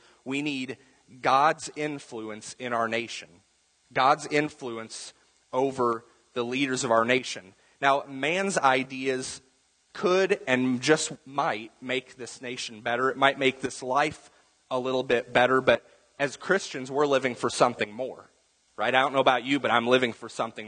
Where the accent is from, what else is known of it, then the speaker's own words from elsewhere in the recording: United States; As an American, I'm very curious to see what exactly this guy does.